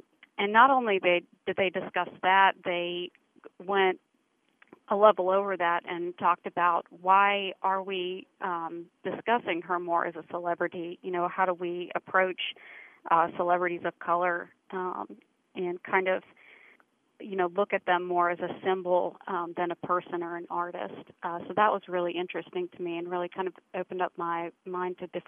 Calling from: Cary, North Carolina, United States; I'm calling from Cary.

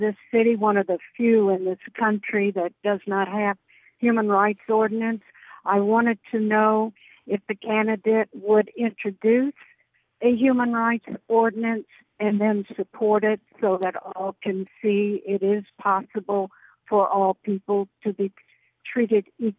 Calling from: Jacksonville Beaches, Florida, United States; Hello, I'm calling from the Beaches, as you say.

